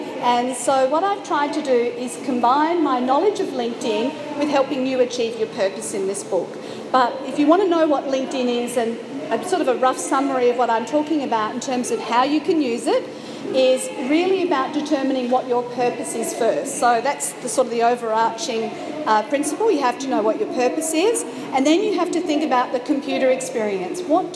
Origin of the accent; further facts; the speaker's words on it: Adelaide, South Australia, Australia; born there; And I was born in Adelaide in 1965, so if you're good at maths, you'll realise I'm 50 now.